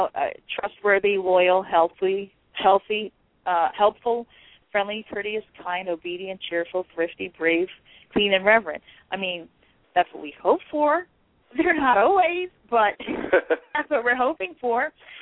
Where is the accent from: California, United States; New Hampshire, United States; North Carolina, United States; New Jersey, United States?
New Jersey, United States; Jersey City; And I grew up in Jersey City, so my Girl Scout experience was indoors, all indoor stuff